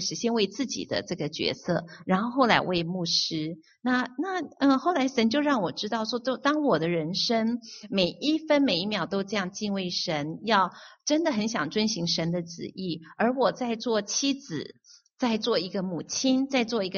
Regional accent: China; now in United States; 神给我的两句话可以写成我们中国人过年的门联

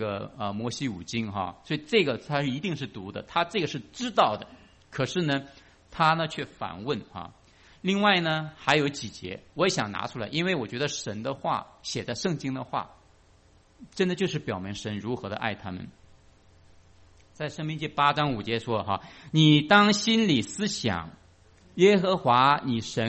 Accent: China; 他和我们中国人比起来，我觉得就是可能这人数少得不得了啊。

